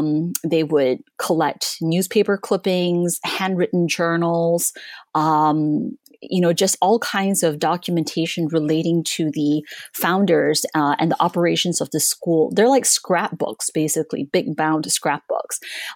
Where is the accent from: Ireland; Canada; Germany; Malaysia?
Malaysia; moved away as an adult; also born or lived in Singapore; now in United States; I grew up in Southeast Asia, and I went to school in Malaysia and Singapore before I came to the States for college. So in Malaysia, I attended a Chinese school, and in Singapore, I attended an English language school.